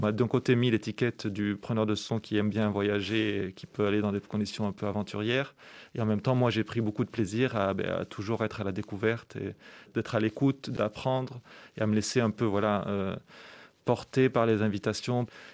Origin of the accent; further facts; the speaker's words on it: Southern France, France; Moi, je viens donc du sud de la France, d'un petit village dans lequel il y avait pas vraiment, les gens ne voyageaient pas vraiment